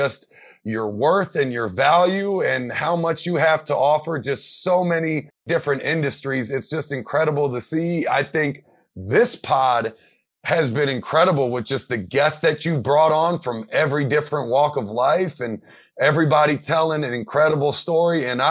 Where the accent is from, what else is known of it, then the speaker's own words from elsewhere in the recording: United States; especially as like someone with an Arab background growing up in the States, you don't see any of that culture here. You know, you're American, and that's, you know, I say I'm American, I'm born and raised here